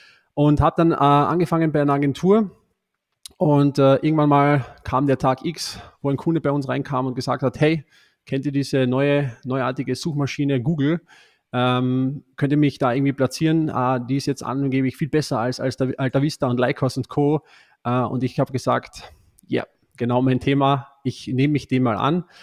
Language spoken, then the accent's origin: German; Austria; Ich bin ein Österreicher, hört man vielleicht nicht so, aber ich bin ein Österreicher und habe hier in Österreich auch hier im Nationalteam gespielt